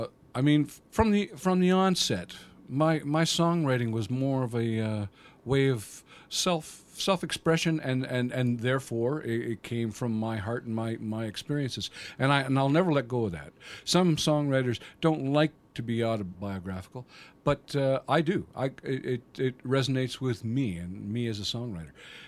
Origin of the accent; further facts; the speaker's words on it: Canada; moved away as an adult; now in United Kingdom; I'm a Canadian, born and bred. I came over to the UK in 1991.